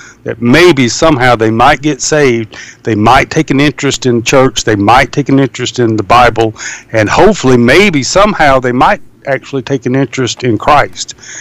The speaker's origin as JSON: {"language": "English", "region": "the South", "country": "United States", "tie": "born or raised there", "said": "I've been exposed to quite a few growing up in the South within the Southern Baptist Convention"}